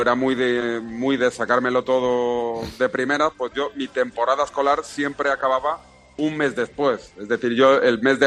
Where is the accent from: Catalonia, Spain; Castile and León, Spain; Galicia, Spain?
Catalonia, Spain; Barcelona; Yo soy de Barcelona, sí, catalán.